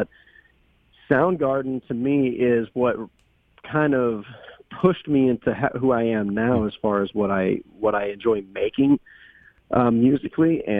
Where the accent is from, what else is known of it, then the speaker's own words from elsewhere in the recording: Portland, Oregon, United States; Seattle, Portland area, and that's my home. You know, I'm from Portland